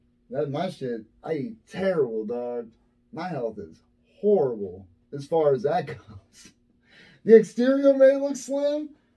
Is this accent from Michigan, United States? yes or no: no; Erie, Pennsylvania, United States; Look, I'm from Erie, Pennsylvania. We get a lot worse than up here.